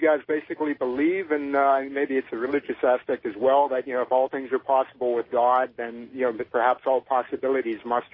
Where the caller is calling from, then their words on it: Pittsburgh, Pennsylvania, United States; I'm calling from Pittsburgh, and pleasure to be on the show.